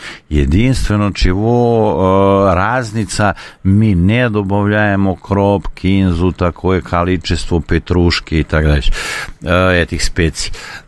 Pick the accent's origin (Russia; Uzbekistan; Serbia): Serbia; Russian is a second language; Но мы, серби, не любим до такого степени кинзу, укроп, как грузины. Любого серба, я не знаю, но 99% сербов вам скажет, что кинза воняет.